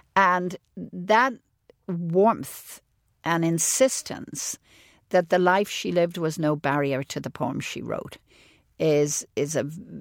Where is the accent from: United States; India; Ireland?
Ireland; I think of myself as an Irish poet.